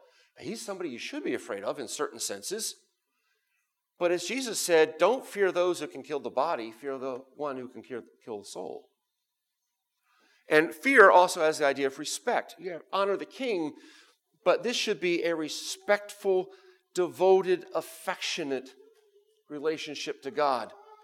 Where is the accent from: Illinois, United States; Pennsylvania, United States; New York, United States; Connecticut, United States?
Pennsylvania, United States; I had to learn for this because I grew up in Pennsylvania